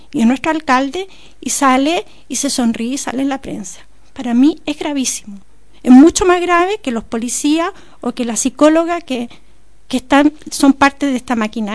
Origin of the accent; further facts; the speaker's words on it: Chile; now in Barcelona, Spain; uno como chileno llega a Barcelona y quiere otra cosa